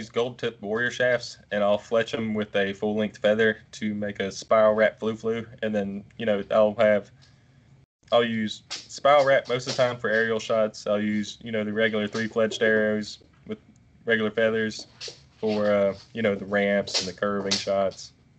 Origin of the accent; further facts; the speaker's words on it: Carrollton, Georgia, United States; I'm from Carrollton, Georgia. It's between, like, right on the Alabama line, just southeast U.S.